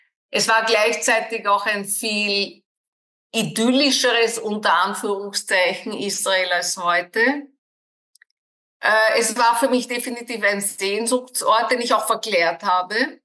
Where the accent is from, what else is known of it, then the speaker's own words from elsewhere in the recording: Vienna, Austria; ich bin 1960 in Wien zur Welt gekommen. Ich bin als Tochter jüdischer Holocaust-Überlebenden in Wien aufgewachsen.